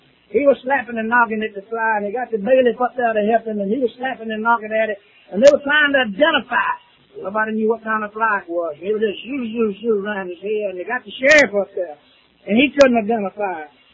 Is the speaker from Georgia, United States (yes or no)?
yes; Lincolnton, Georgia, United States; I'm from Lincolnton, Georgia. Little town, 1,406 people.